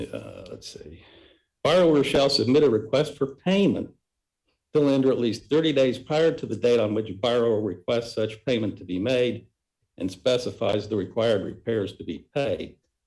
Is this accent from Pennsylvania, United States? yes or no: no; Charleston, West Virginia, United States; from Charleston, West Virginia.